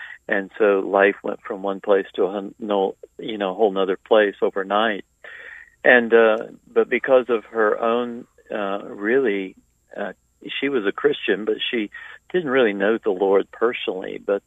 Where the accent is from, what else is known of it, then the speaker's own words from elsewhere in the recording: Columbia, South Carolina, United States; I grew up in Columbia, South Carolina, a community of about 100,000 at that time.